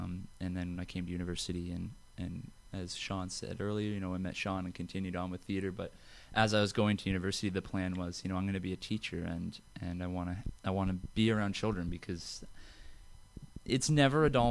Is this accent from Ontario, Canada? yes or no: yes; Sarnia, Ontario, Canada; I grew up in Sarnia